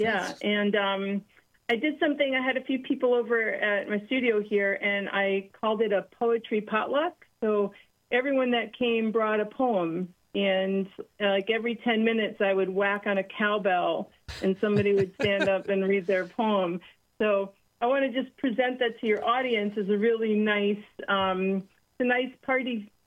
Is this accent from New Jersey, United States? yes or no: yes; New Jersey, United States; I'm just from New Jersey